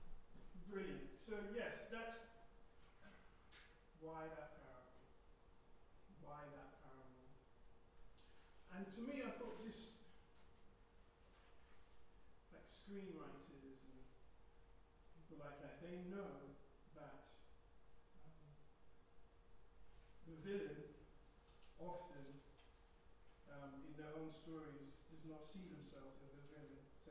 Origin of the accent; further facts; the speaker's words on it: Ghana; I'm from Ghana.